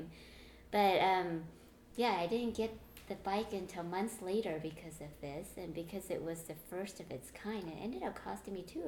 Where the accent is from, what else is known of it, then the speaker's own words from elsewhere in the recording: Pasadena, California, United States; Pasadena.